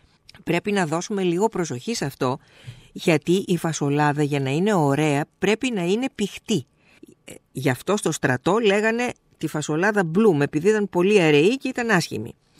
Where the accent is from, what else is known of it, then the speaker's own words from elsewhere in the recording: Peloponnese, Greece; εγώ το άκουσα για πρώτη φορά από τη μαμά μου στο χωριό μου, στην Γορτινία.